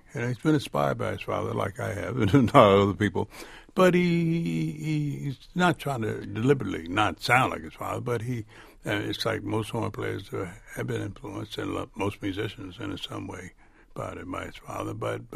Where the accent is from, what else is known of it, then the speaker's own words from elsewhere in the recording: Philadelphia, Pennsylvania, United States; I grew up in West Philadelphia, and I was born there.